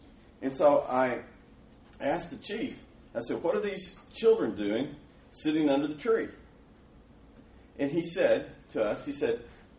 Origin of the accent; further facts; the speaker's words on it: Turkana County, Kenya; They show that I'm from the Turkana tribe.